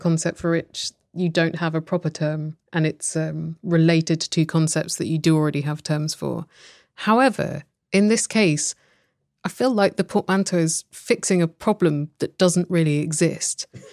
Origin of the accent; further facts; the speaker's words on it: United Kingdom; now in Tucson, United States; I come from Britain, which does not have such a binary road naming system.